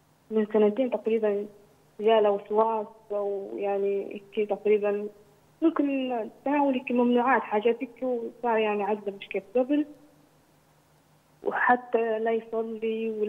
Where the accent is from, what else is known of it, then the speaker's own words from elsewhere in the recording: Libya; أنا من ليبيا وعندي جدتي وأمي،